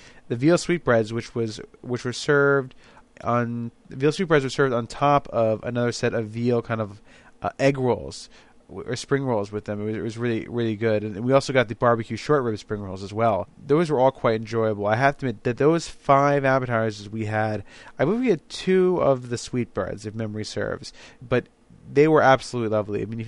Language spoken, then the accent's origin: English; New Jersey, United States; I love the Giants and everything. I'm from Jersey.